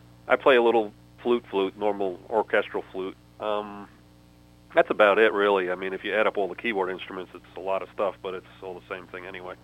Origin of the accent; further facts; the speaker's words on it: Queens, New York, United States; I grew up near Rockaway Beach in Queens, New York City